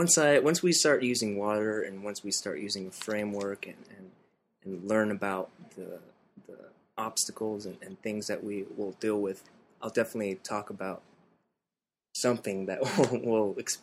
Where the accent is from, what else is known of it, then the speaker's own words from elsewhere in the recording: Los Angeles, California, United States; I'm from Los Angeles